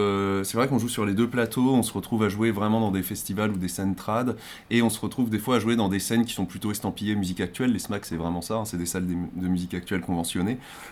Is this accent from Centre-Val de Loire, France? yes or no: yes; Centre-Val de Loire, France; Eh bien, nous, on vient du Berry. Donc déjà, on a grandi avec cette culture du trad.